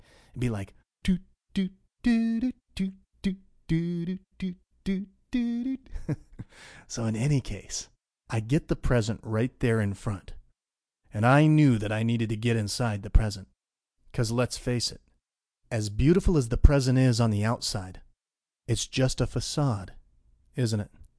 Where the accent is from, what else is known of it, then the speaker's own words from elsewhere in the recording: Lake Tahoe, Nevada, United States; You see, for me, I grew up in Lake Tahoe, Nevada.